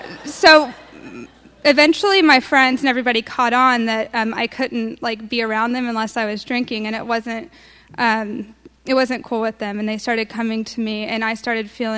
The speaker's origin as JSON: {"language": "English", "region": "Kentucky", "country": "United States", "also_born_or_lived": "Vermont", "moved": "as an adult", "said": "And so I went to Vermont, and I'm from Kentucky. And and so, like, nobody in Kentucky even knows that Vermont's a state."}